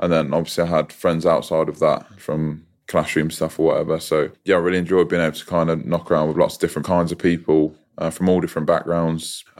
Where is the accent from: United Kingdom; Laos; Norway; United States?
United Kingdom; Northampton, East Midlands; I grew up in St James or Duston area in Northampton. Franklin's Gardens is in St James. And my mum lives on the Weedon Road, which is on the same road as Franklin's Garden. Pretty working class area. A lot of kind of hardworking people living around there.